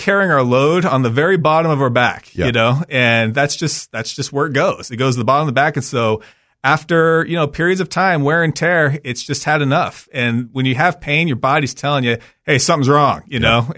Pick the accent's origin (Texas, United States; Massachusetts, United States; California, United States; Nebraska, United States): California, United States; I grew up in California, and so sure.